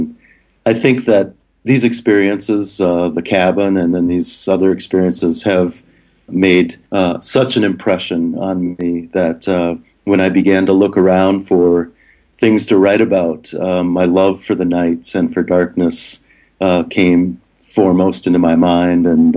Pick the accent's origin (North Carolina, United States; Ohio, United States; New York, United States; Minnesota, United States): Minnesota, United States; Minneapolis; the good fortune to grow up in Minnesota. I grew up in Minneapolis, and we've always had a cabin up in the northern part of the state